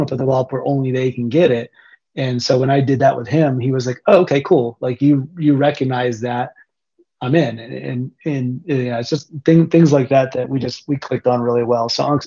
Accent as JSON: {"language": "English", "country": "United States", "moved": "as an adult", "said": "especially being an American that's been here almost 5 years"}